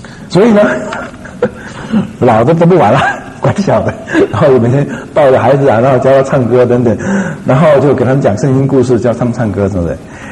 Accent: China; 身为一个中国人会觉得很悲哀。

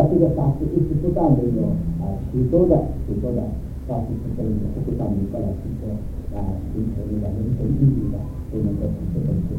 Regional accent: China; 我就是大陆人

